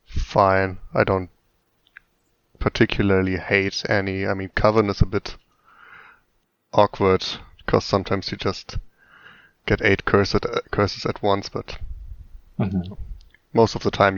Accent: Germany; I'm from Germany and live in Berlin. I'm 28 years old now

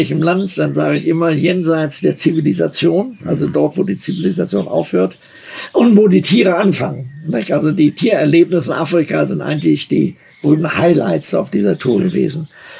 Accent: Germany; Also hier in Deutschland, ich bin ja Deutscher, und habe sicherlich auch viele deutsche Eigenschaften.

